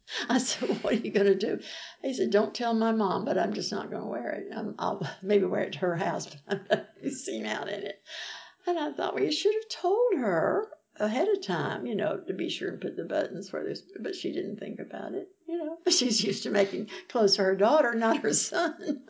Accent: Texas, United States; I never lived in East Texas. I grew up in South Texas. But East Texas has its own language, like Louisiana.

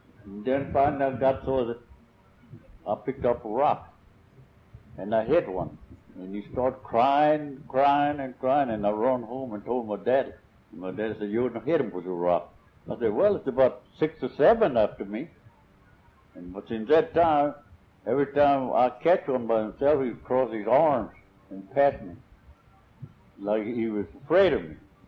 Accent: Castroville, Texas, United States; also born or lived in San Antonio; I was born in San Antonio until I was about 4 years old. And then we moved to Castroville, stayed about 6 years old. Stayed about 6 years.

